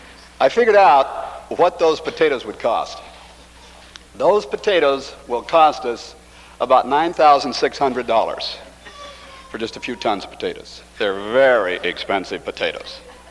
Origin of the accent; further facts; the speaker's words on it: Long Beach, California, United States; I was raised in the comfort zone. I came from Long Beach, California, where the sun always shines.